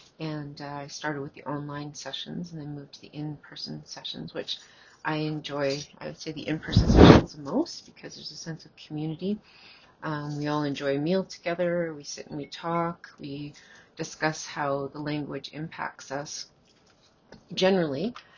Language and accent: English; Manitoba, Canada; it's really great because I'm from Manitoba, especially.